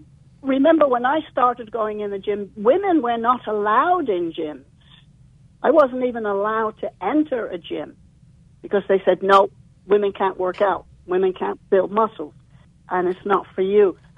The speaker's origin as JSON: {"language": "English", "country": "Ireland", "said": "I'm from Ireland. I have 14 siblings."}